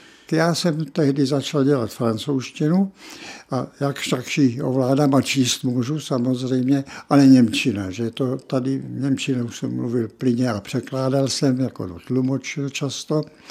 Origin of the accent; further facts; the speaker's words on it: Brno, South Moravian Region, Czechia; a té si cením asi nejvíce právě proto, že jsem kovaný Brňák.